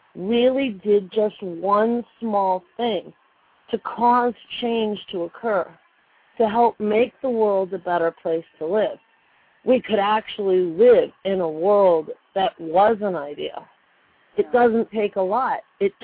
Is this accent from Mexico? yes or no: no; Chicago, Illinois, United States; also born or lived in Cleveland; Being from Chicago myself, I was raised in Chicago, born in Cleveland.